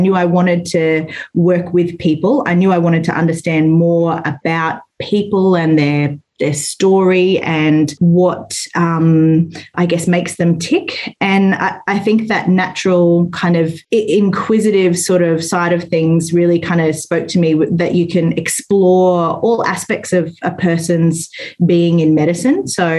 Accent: Tully, Queensland, Australia; So I'm originally from beautiful far north Queensland. I grew up around Tully on Djerbal country. I have always lived rurally

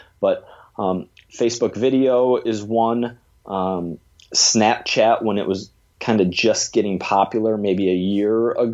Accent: Minnesota, United States; now in New York, United States; So I'm a strength coach who lives in New York, and I guess the very quick background is I grew up in the Midwest in Minnesota

